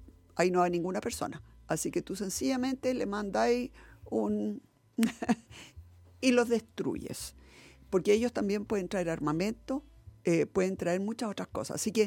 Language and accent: Spanish; Chile; No tanta pelea chica, porque eso no nos lleva a ningún lado como chilenos, ¿no? Como país.